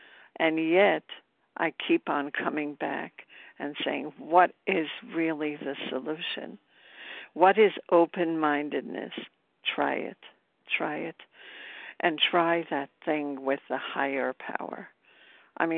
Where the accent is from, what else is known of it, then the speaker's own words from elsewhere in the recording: Brooklyn, New York, United States; I'm from Brooklyn, but at this point, I'm in upstate.